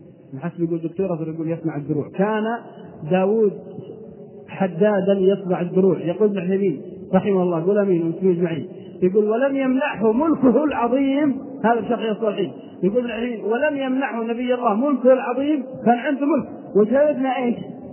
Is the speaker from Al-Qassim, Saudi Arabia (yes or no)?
yes; Unaizah, Al-Qassim, Saudi Arabia; وبالرياض عندنا وفي بلدنا القصيم حنيزة